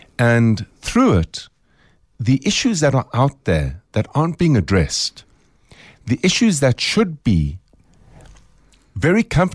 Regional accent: South Africa; the first thing you want to do as a South African is you put your hand out to shake someone's hand.

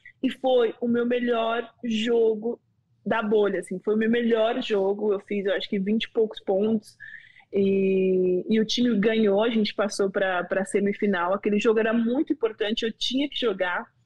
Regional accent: São Paulo, Brazil; now in United States; eu saí lá da Zona Leste, extremo leste de São Paulo

